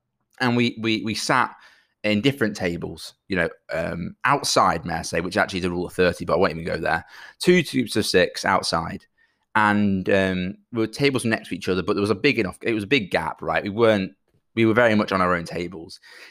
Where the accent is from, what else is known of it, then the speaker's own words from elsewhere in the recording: United Kingdom; And I feel like as the British public, we've really done well of kind of just continuing and cracking on with this.